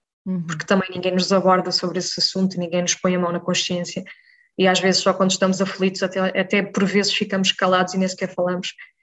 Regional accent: Viseu, Centro, Portugal; moved away as an adult; quando fui de uma vila pequena, porque eu sou de Viseu, não é de Beira, ter saído sozinha para um ambiente académico

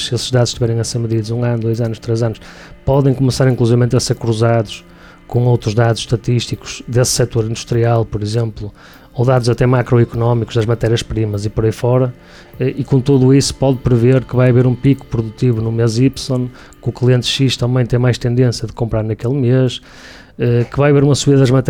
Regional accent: Portugal; Nós somos portugueses e somos europeus em simultâneo, logo por aí, não é?

